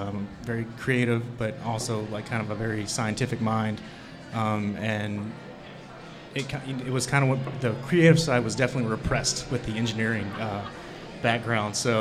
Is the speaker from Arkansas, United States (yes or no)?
yes; Arkansas, United States; I was actually born and raised in Arkansas, just south of Little Rock.